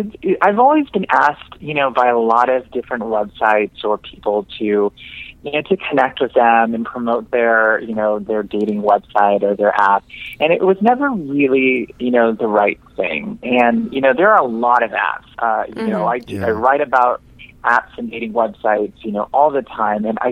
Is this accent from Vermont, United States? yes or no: no; Los Angeles, California, United States; I sure am. I'm an Angeleno calling from West Hollywood.